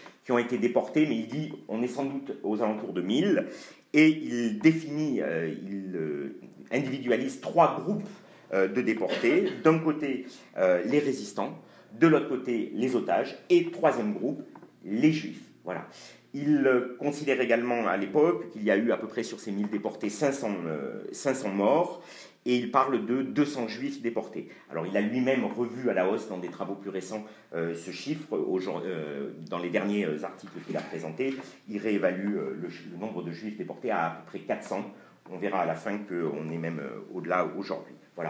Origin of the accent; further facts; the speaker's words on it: Beaulieu, France; Moi, j'ai grandi à Beaulieu, jamais on n'avait entendu parler de ça.